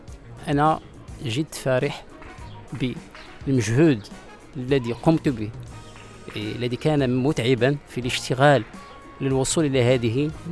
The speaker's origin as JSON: {"language": "Arabic", "country": "Morocco", "said": "جميع ألوان التراب اللي احنا كمغاربة، المغاربة العلاقة ديالنا مع الأرض مع المحيط الطبيعي"}